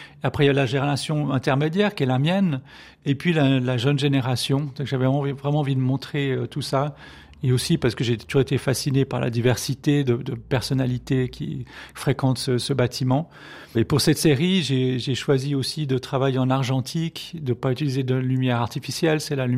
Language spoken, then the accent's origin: French; Geneva, Switzerland; Oui, j'ai grandi à Schaenbourg.